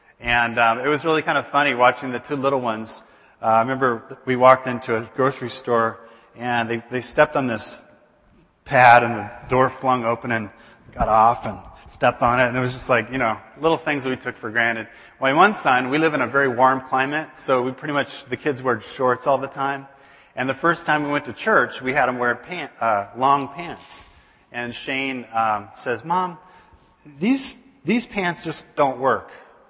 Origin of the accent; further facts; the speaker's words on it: San Diego, California, United States; You know, I grew up in San Diego, California.